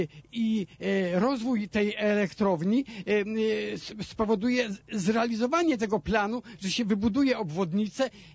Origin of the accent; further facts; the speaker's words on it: Opole, Opole Voivodeship, Poland; Ja mieszkam w Opolu, w Czarnych Wąsach. Wybudowałem tutaj, pochodzę z Opola, wcześniej mieszkałem przez wiele lat w Opolu, tutaj w Czarnowąsach wybudowałem dom, przeniosłem się do Czarnowąs.